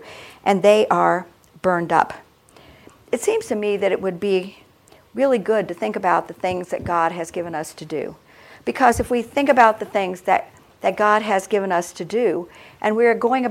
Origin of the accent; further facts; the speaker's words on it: United States; because I'm an American and we can do all kinds of stuff on our own